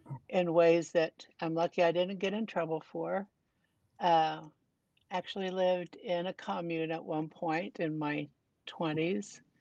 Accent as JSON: {"language": "English", "town": "Wichita", "region": "Kansas", "country": "United States", "tie": "born or raised there", "said": "I'm from Wichita, Kansas. Was born here, moved a few places, ended up back here."}